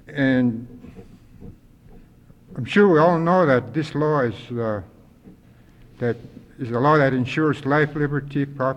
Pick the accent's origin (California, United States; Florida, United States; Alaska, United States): Alaska, United States; Kake; now in Juneau, United States; I'm from Cake, Alaska. And one of the reasons why I moved over here to Juneau, I watched the habitat lands surrounding our native villages, the native village in Cake.